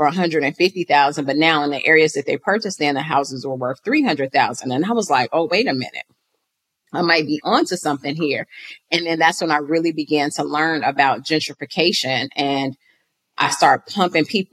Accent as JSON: {"language": "English", "town": "Chicago", "region": "Illinois", "country": "United States", "tie": "born or raised there", "lives_now": "Atlanta, United States", "said": "So growing up in Chicago, even going to the stores in the neighborhood, people didn't look like me. So I didn't really understand until I moved to Atlanta about entrepreneurship."}